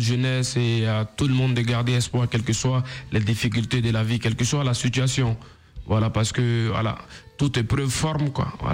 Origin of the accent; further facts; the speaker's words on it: Tiassalé, Lagunes, Côte d’Ivoire; born there; Je suis né à Tiassalé, qui est au sud de la Côte d'Ivoire.